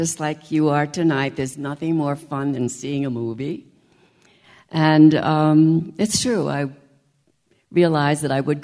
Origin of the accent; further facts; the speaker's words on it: Albany, New York, United States; My mom and dad really loved movies. And I grew up in Albany, New York.